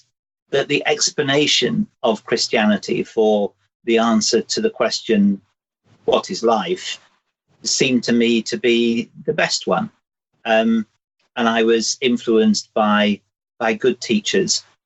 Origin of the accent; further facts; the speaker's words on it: North West England, United Kingdom; You know, I grew up in the Northwest. We were within touching distance of the Moors murderers.